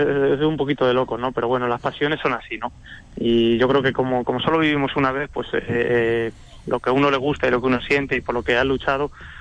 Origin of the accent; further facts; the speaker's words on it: Alcázar de San Juan, Castilla-La Mancha, Spain; now in Ciudad Real, Spain; yo soy de Alcázar de San Juan, ¿no? Para lo que pasa es que vivo en Ciudad Real, pero vamos, soy de Alcázar, ¿no? Nací allí